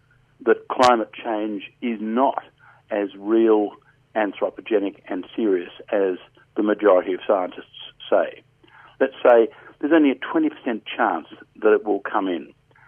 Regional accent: Australia; I am an Australian and I feel embarrassed when I look at what our country is doing.

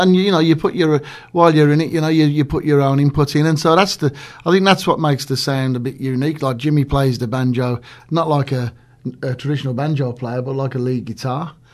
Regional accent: Birmingham, West Midlands, United Kingdom; And I'm from Birmingham, UK.

